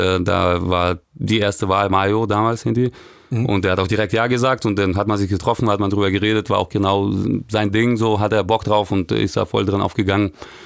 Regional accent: Russia; Ja, auch, auf jeden Fall, klar, als Russe musst du ja saufen, geht ja nicht anders.

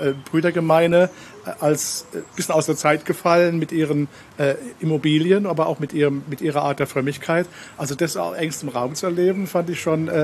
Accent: Mannheim, Baden-Württemberg, Germany; Ich komme aus Mannheim.

